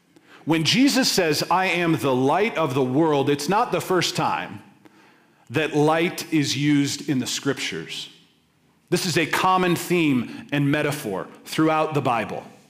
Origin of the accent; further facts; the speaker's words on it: Colorado, United States; I was born and raised in Colorado.